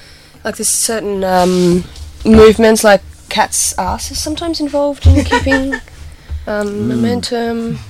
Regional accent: Australia; Well, we just thought maybe you'd be prejudiced against us because we're from Australia.

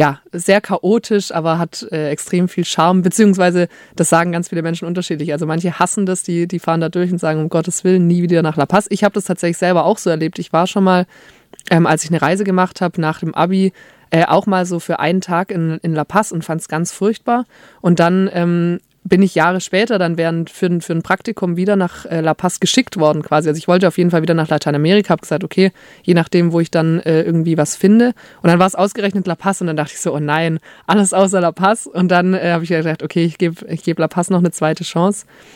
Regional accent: Stuttgart, Baden-Württemberg, Germany; Also ich bin auch in Stuttgart aufgewachsen

